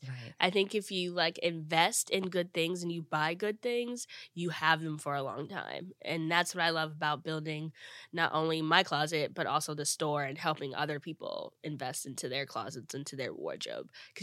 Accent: New Jersey, United States; also born or lived in Akron, Ohio; New Jersey. I lived there since I was 10. I'm originally from Akron, Ohio. I was born in the same hospital as LeBron James and Steph Curry.

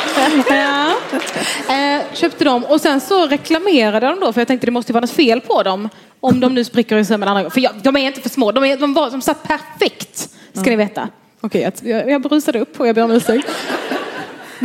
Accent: Stockholm, Stockholm County, Sweden; Vi är båda födda och uppvuxna i Stockholm.

